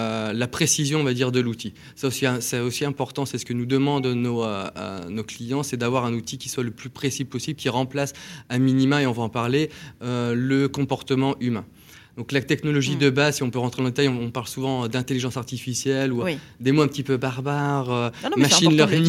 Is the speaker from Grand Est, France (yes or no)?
no; Toulouse, Occitanie, France; puisqu'on est Toulousain, on aurait dû le dire aussi